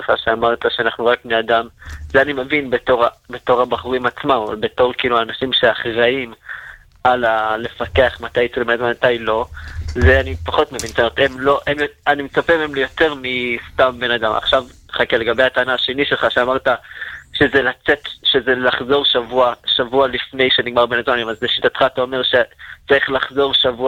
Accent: Beit Shemesh, Jerusalem District, Israel; אני מבית שמש.

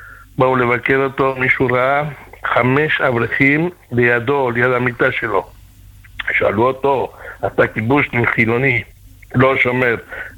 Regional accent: Argentina; Hebrew is a second language; moved away as an adult; now in Israel; אני עולה חדש מארגנטינה.

